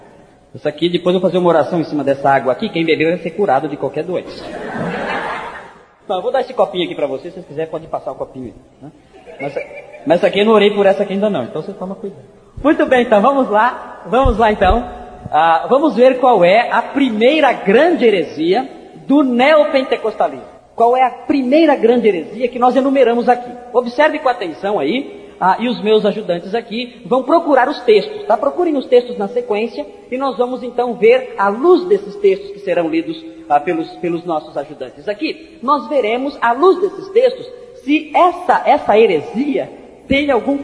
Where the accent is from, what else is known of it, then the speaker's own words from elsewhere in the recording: São Paulo, Brazil; accent: paulista; tem algum sotaque paulista aqui, além do meu?